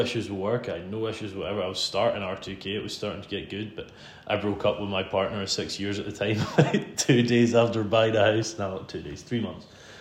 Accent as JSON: {"language": "English", "town": "Isle of Arran", "region": "Scotland", "country": "United Kingdom", "said": "I'm from the Isle of Arran, not the one that's famous for wool, the one that's famous for whiskey. whiskey and tourism."}